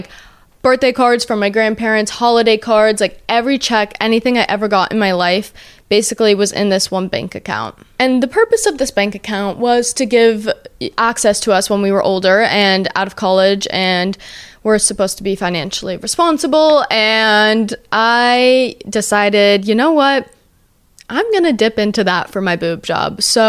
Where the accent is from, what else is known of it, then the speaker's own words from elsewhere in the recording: New Jersey, United States; So I'm from Jersey, he's in New York